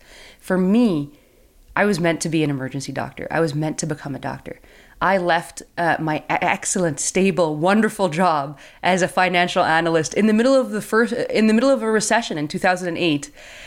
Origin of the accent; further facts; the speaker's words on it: Quebec, Canada; I'm from Canada, and there's this way to get into med school when you're younger.